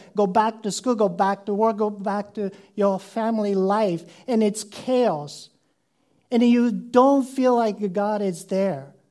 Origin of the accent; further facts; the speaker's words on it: Japan; English is a second language; I grew up in Japan, and in Japanese culture, you know, there are Buddhism and Shintoism, and where I lived nearby, there was a Buddhist temple.